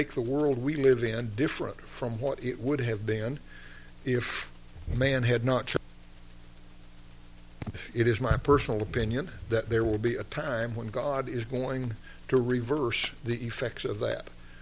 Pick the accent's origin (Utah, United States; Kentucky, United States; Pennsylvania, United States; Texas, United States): Texas, United States; I grew up in West Texas.